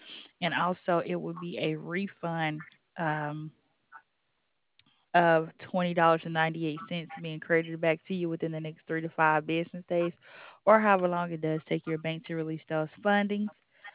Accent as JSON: {"language": "English", "region": "Alabama", "country": "United States", "said": "The South. I'm from Alabama."}